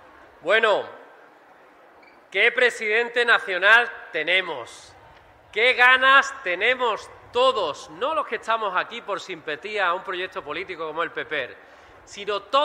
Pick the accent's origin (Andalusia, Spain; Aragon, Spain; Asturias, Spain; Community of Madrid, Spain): Andalusia, Spain; Alhaurín el Grande; No sé empezar un curso político sin estar en mi pueblo, en mis raíces, en Alaurín el Grande.